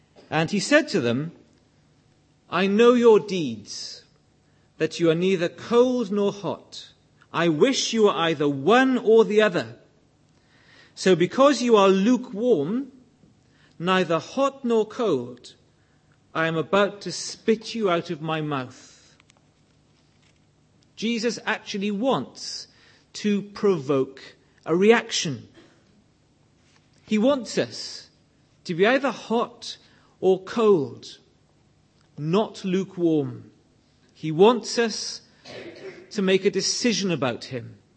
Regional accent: Wales, United Kingdom; I come from Wales.

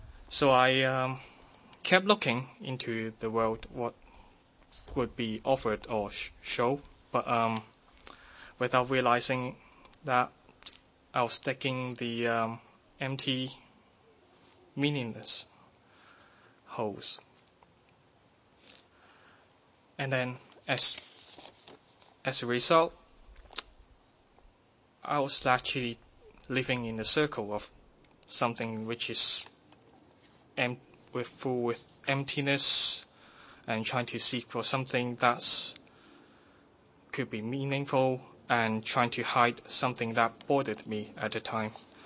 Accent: Hong Kong; I didn't come from a Christian home, but when I grew up in Hong Kong, I lived in Hong Kong before

